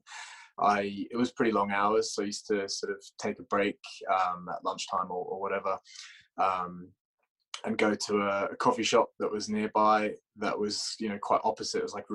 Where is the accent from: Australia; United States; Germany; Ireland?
Australia; Toowoomba, Queensland; moved away as an adult; now in United Kingdom; moved over to the UK just over 10 years ago, probably just a few weeks ago. I'm originally from a fairly small town in Queensland in Australia called Toowoomba. Moved over here when I was 18